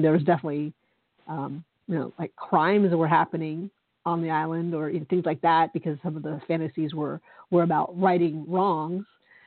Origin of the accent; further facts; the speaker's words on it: United States; I'm talking as, you know, a 45-year-old woman growing up in America and seeing the things that I've seen.